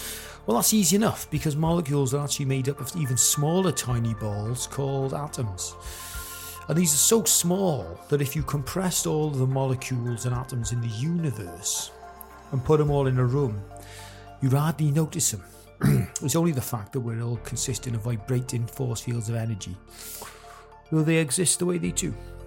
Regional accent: United States; I'm a American scientist, so if you can imagine, you know, your likes of Patrick Moore or Judith Hahn off of Tomorrow's World, like that, but American style

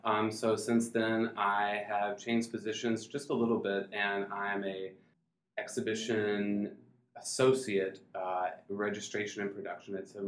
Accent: Montgomery, Alabama, United States; That's true. I am from Alabama. I grew up in Montgomery, Alabama. Most of my family is from there.

